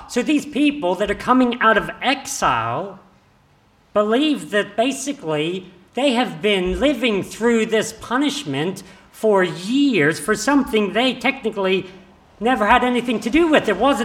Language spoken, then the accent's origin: English; Papua New Guinea; some of you might recall that I grew up in Papua New Guinea, and as a teenager, I had the opportunity to climb the tallest mountain in PNG.